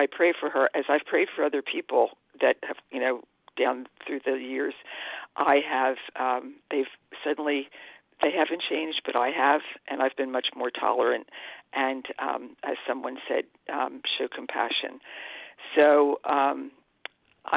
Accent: East Coast, United States; I'm from the East Coast

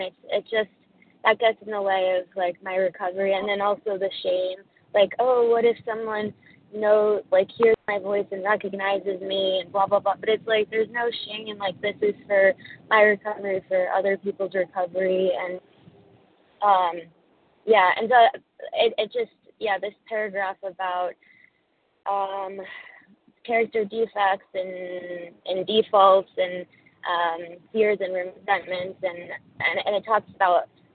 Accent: Pennsylvania, United States; now in California, United States; I'm from Pennsylvania. I'm in California.

